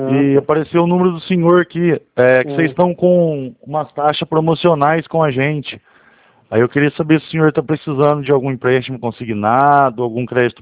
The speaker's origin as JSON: {"language": "Portuguese", "town": "São João da Boa Vista", "region": "São Paulo", "country": "Brazil", "said": "Eu sou de São João da Boa Vista."}